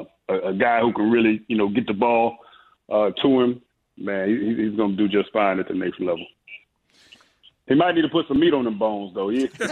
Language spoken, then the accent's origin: English; Ohio, United States; Yes, I grew up in Ohio, and my older brother was a big-time Michigan fan.